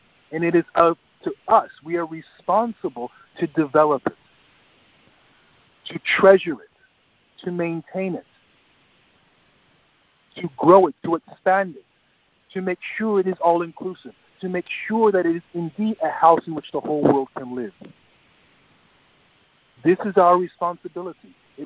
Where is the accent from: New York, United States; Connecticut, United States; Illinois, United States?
Illinois, United States; Chicago; My home city is, I'm from Chicago. I grew up, before I went to Gurukul, I was born in Chicago.